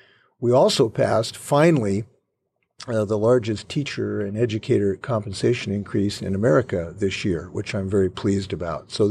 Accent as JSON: {"language": "English", "town": "Seattle", "region": "Washington", "country": "United States", "tie": "born or raised there", "said": "Seattle, Washington. My dad was a coach and biology teacher."}